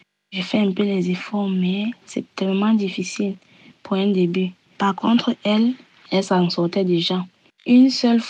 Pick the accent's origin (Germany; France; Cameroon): Cameroon; now in Toronto, Canada; ça fait un peu plus de 3 semaines que j'ai quitté le Cameroun pour le Canada, plus précisément à Toronto, où j'ai été accueillie par un membre de la famille, une cousine.